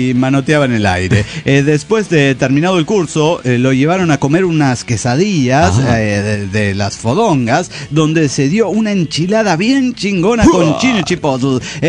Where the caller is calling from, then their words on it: Puebla, Mexico; de Puebla, México.